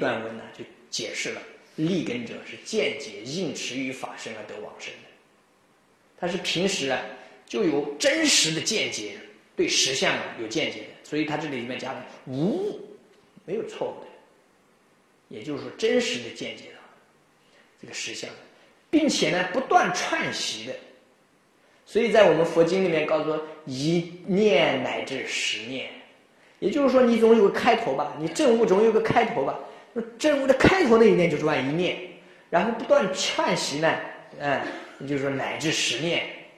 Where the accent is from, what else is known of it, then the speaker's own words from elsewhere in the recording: Ningbo, Zhejiang, China; 我们宁波人说网龄没上进